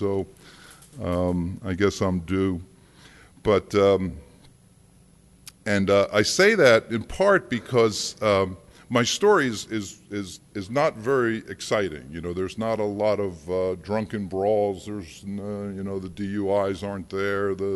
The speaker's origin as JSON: {"language": "English", "region": "New Jersey", "country": "United States", "tie": "born there", "said": "I'm the youngest of six. I was born in New Jersey. My a good Catholic family, six kids, and I'm the youngest, spoiled worthlessly."}